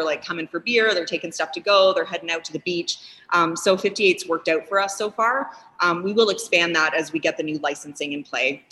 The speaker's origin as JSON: {"language": "English", "town": "Vancouver", "region": "British Columbia", "country": "Canada", "said": "I mean, we're from Vancouver. We didn't have air conditioning in our house in Vancouver, but thank God we have it here."}